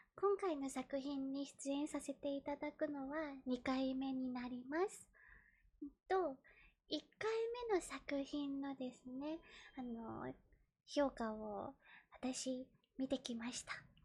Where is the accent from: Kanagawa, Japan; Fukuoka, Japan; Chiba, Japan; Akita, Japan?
Kanagawa, Japan; 出身地は神奈川です。年齢は24歳で、